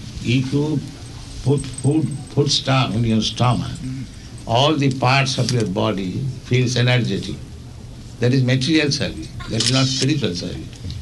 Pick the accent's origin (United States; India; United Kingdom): India; English is a second language; Otherwise, I'm Indian, I'm poor man.